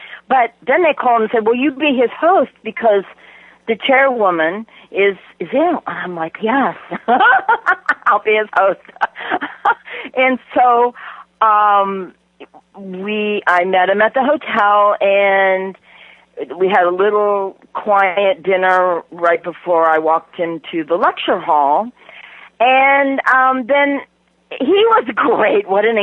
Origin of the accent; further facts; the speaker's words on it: Leawood, Kansas, United States; My family's from Mission Hills, and I grew up in Leawood.